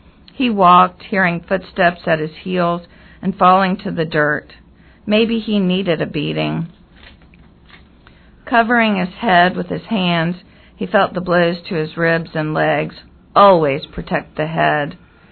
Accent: Chester, Virginia, United States; And actually grew up in Chester, Virginia, in a very blue-collar household.

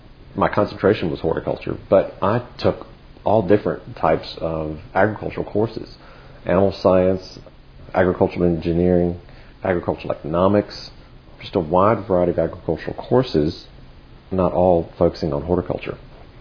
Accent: Charlottesville, Virginia, United States; I grew up outside of Charlottesville and saw the University of Virginia quite often

